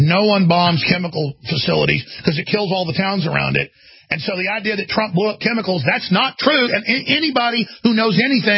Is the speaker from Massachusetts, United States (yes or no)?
no; Texas, United States; I mean, I am a guy from Texas that's pro-gun, and I'm pro-life and all the rest of it.